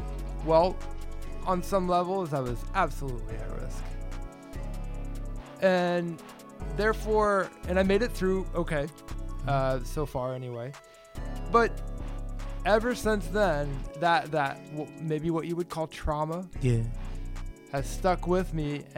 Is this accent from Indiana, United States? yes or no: no; Kansas, United States; now in New York City, United States; And I moved to New York City as soon as I can in 1997. I moved from Kansas to New York City.